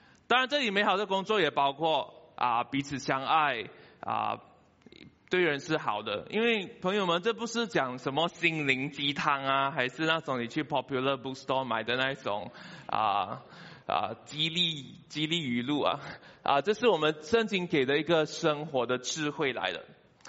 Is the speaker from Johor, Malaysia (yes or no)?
yes; Johor Bahru, Johor, Malaysia; now in Kuala Lumpur, Malaysia; 其实我在柔佛长大，我18年都是在 JB 长大，然后我前10年都是在 KL 这边做工啦。